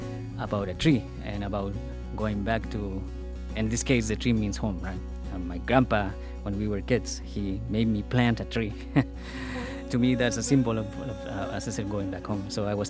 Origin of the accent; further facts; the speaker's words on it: Patagonia, Chile; English is a second language; I'm originally from Chile. A place called Patagonia in Chile.